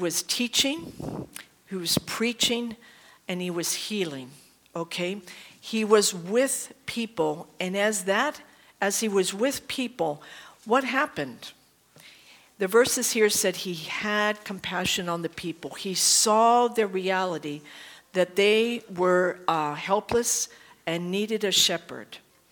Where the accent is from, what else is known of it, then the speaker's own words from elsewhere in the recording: Pittsburgh, Pennsylvania, United States; In my personal life, I grew up in Western PA, Pittsburgh area. I went to West Virginia Wesleyan College in West Virginia to study nursing.